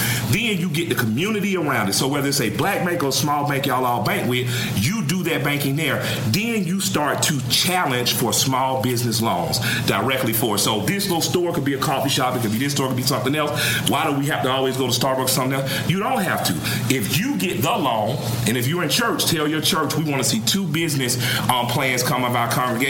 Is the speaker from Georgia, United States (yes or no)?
yes; Atlanta, Georgia, United States; I'm from Atlanta, Georgia, right?